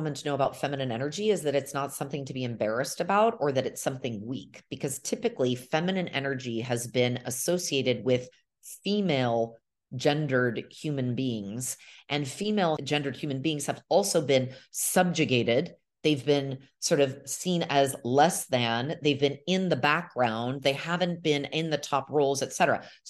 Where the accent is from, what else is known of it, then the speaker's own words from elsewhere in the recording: United States; at least my experience growing up in America was very, very focused on this masculine